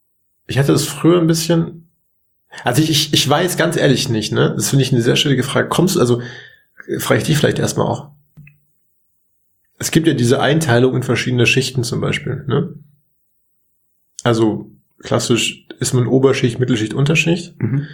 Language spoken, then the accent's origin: German; Munich, Bavaria, Germany; Ich komme aus München.